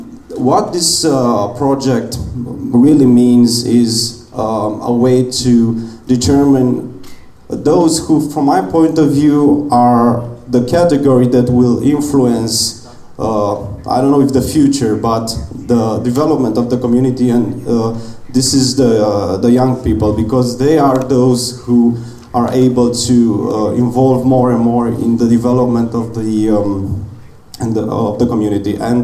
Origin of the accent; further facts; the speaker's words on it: Romania; I come from Romania and I represent the Pro Democracy Association.